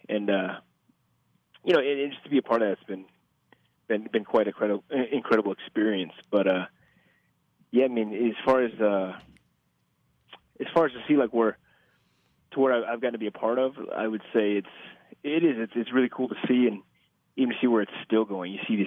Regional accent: Omaha, Nebraska, United States; You know, I'm from Omaha

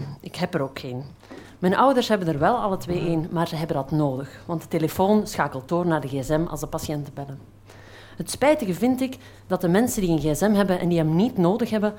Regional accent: Flanders, Belgium; Ik kom uit Vlaanderen, dat zal je wel horen. Ik hoop dat je alles verstaat. Want op een bepaald moment ben ik in mijn dagboek in een soort Vlaamse tussentaal gaan schrijven. Dus dat zal je wel horen op termijn. Het begint in 2001, toen was ik 12

